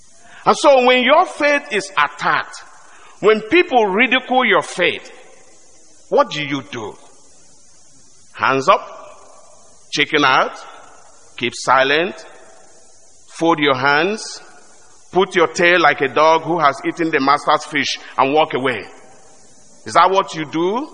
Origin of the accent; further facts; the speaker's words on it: Nigeria; I'm from Nigeria originally. I don't know how many of you, pay attention to what is going on in the country of my birth.